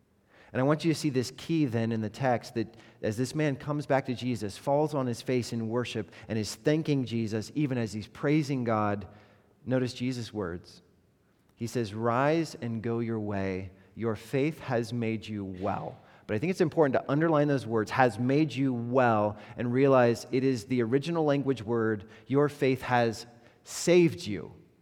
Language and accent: English; United States; As American, you know, Western people, urban people, progressive people